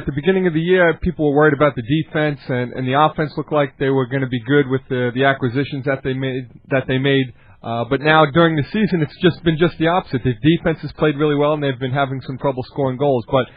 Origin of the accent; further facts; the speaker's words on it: New York, United States; growing up on Long Island in the early 80s, when the Islanders were winning all those cups, all my friends, of course, were Islander fans.